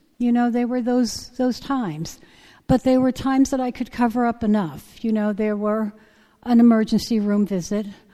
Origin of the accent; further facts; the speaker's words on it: New York, United States; I, you know, I'm from New York. I don't need to reenter, you know.